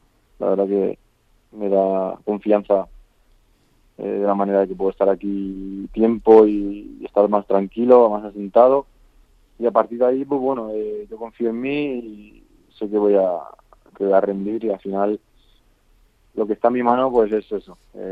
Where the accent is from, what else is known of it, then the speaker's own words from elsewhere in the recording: Madrid, Community of Madrid, Spain; yo soy de aquí de Madrid